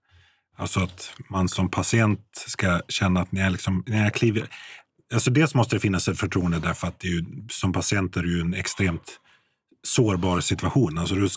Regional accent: Gotland, Sweden; som gotlänning så är jag väldigt less på

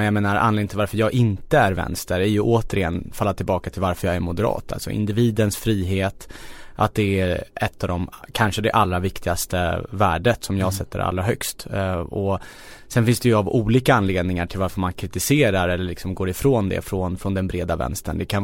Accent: Kista, Stockholm County, Sweden; also born or lived in Husby; om man till exempel som jag är född och uppvuxen i Kista och Husby

